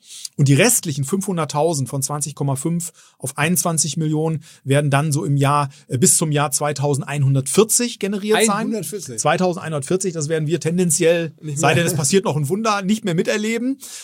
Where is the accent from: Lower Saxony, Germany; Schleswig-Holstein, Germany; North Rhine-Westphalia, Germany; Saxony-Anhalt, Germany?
North Rhine-Westphalia, Germany; Bielefeld; ich bin in Bielefeld geboren. Insofern bin ich schon waschechter Ostwestfale und auch gerne in der Region.